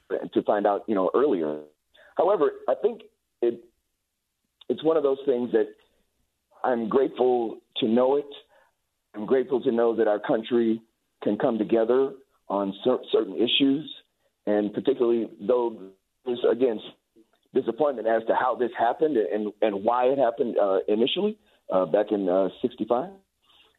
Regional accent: Chicago, Illinois, United States; I grew up in Chicago. And I went to schools on the south side of Chicago, predominantly black.

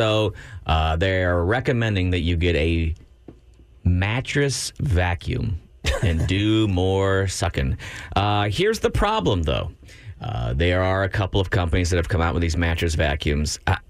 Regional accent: Austin, Texas, United States; I'm from Austin, Texas. Austin, Texas.

